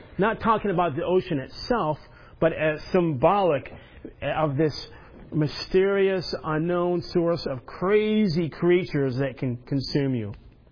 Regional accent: Florida, United States; I grew up in Florida, so it depresses me a little bit at first.

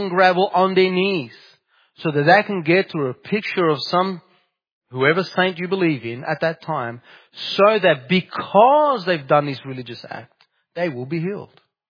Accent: Naples, Campania, Italy; I come from Italy, and there is a place in Naples, that's my city where I come from.

